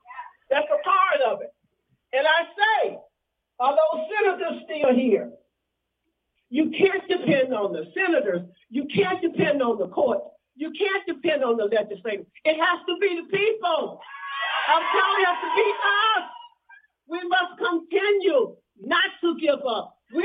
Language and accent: English; Selma, Alabama, United States; Growing up in Selma, I never thought that the day would come when this country would come out for white people.